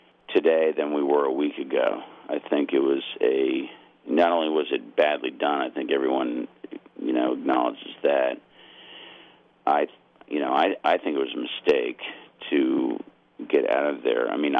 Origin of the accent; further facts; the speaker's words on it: Connecticut, United States; I grew up in Connecticut, and my grandmother was always encouraging me to write.